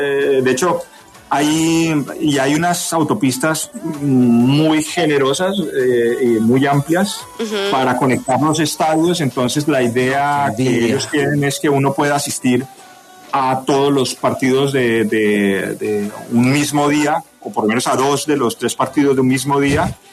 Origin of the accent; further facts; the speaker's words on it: Colombia; moved away; uno se va de Colombia y uno sigue siendo colombiano y llevamos la bandera y la camiseta en todo lo que hacemos